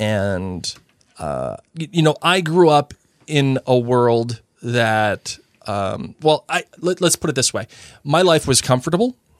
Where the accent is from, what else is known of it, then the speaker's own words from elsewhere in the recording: Massachusetts, United States; See, I grew up in Massachusetts, and there's this, you know, there's a place in the Cape. It's the Kennedy compound.